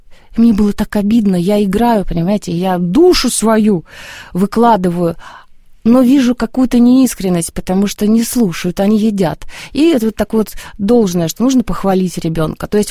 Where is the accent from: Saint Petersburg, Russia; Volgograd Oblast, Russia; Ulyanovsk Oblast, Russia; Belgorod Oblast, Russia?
Saint Petersburg, Russia; То есть я, мое детство прошло в Питерской консерватории.